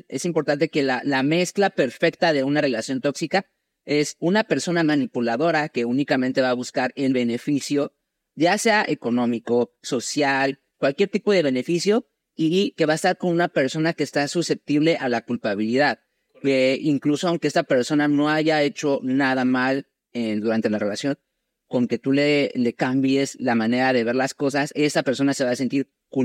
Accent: Mexico; sobre todo en México, porque bueno, yo soy mexicano

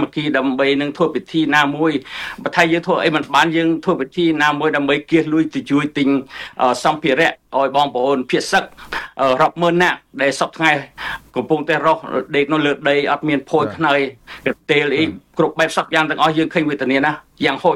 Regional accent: Mekong Delta, Vietnam; ខ្ញុំដើមកណ្ដាលជាកម្ពុជាក្រមខ្ញុំរស់នៅក្នុងការជិះជាន់របស់កុម្មុយនីសតាំងពីតូចដើមកណ្ដាលនៅកម្ពុជាក្រម

